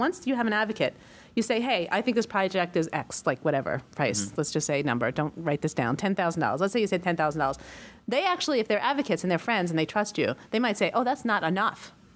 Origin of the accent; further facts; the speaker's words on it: New York, United States; I am brutally honest. I'm a New Yorker.